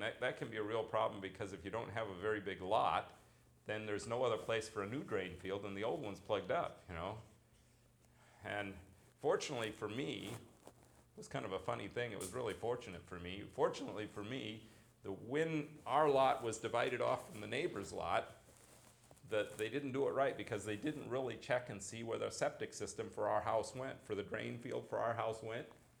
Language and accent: English; Alaska, United States; I mean, I grew up in Alaska, and we had a septic system there.